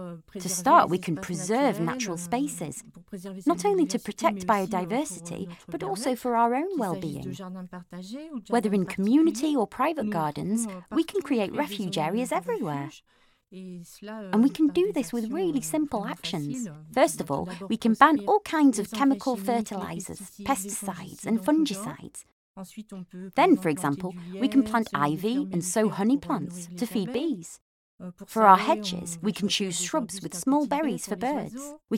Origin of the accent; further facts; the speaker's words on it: Île-de-France, France; I grew up in the Paris suburbs, in a very, very, very concrete environment.